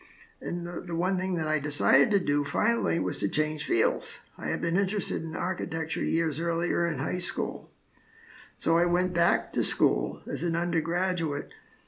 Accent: Providence, Rhode Island, United States; Well, I was born and raised in Providence in 1938.

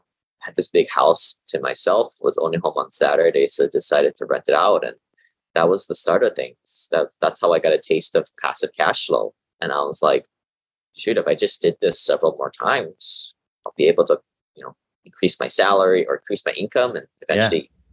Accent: Hawaii, United States; Yeah, that's correct.

